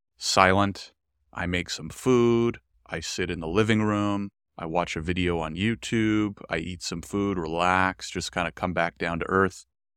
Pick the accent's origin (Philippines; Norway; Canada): Canada; I am a privileged as can be white man growing up in Canada, have had such a good life. Again, the world's getting a little crazy right now, but I've had such a good life as a Jewish man in Canada.